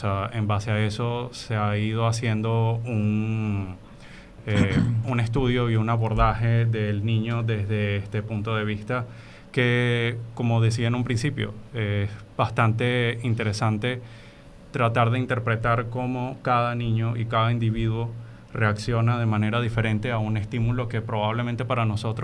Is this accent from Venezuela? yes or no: yes; Venezuela; moved away as an adult; now in Guayaquil, Ecuador; Soy venezolano, graduado en la Universidad Central de Venezuela. Tengo un año trabajando aquí en Guayaquil